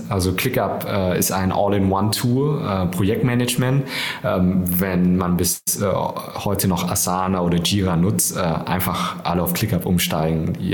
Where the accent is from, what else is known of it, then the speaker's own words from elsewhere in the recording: Nuremberg, Bavaria, Germany; Ist eigentlich Franken. Nürnberg ist meine Heimat.